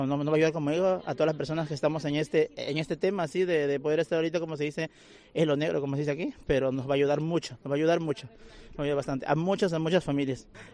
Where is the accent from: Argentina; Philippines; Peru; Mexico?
Peru; now in Spain; Yo soy de Perú. Uh-huh. De Perú soy, sí.